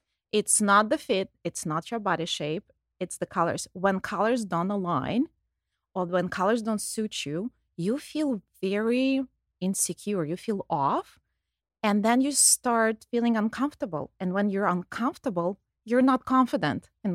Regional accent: Ontario, Canada; I'm from Canada. I live in Toronto.

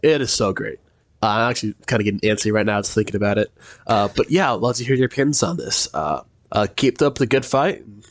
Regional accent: Texas, United States; Howdy, Mr. Knowles. … from Texas, and I have a couple questions for you, sir.

